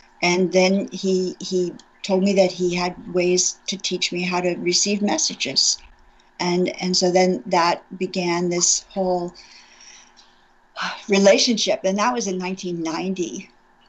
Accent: California, United States; also born or lived in Hawaii; But I'm from California, so whenever there's rumbling and the earth shaking, you always think earthquake

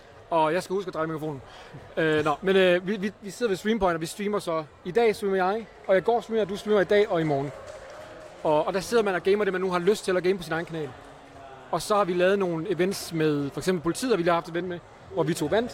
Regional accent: Jutland, Denmark; accent: Jutlandic; og jeg snakker jysk

